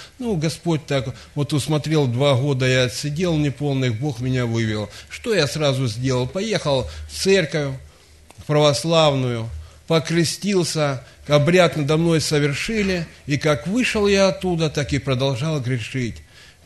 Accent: Timashevsk, Krasnodar Krai, Russia; я из Тимашевска.

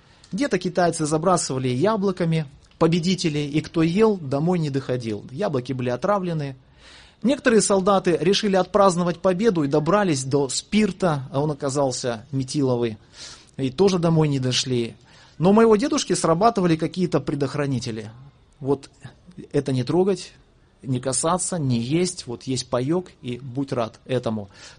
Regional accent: Kamchatka Krai, Russia; мы жили на Камчатке, я родился на Камчатке, нас привозили детей в Богородск периодически

